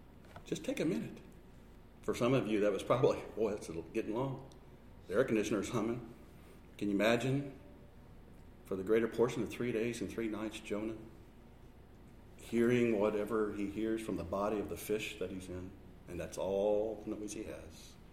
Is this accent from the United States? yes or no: yes; Decatur, Illinois, United States; My hometown of Decatur, Illinois, I can remember going there as a kid.